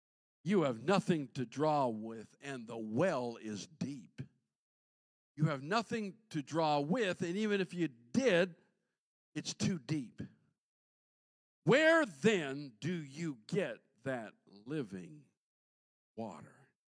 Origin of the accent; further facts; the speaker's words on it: Minnesota, United States; I was raised in Minnesota where the mighty Mississippi River starts.